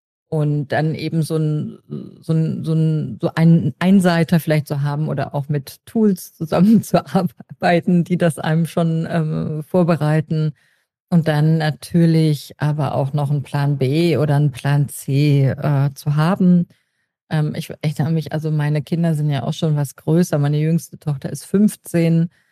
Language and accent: German; North Rhine-Westphalia, Germany; Ich komme ja hier aus NRW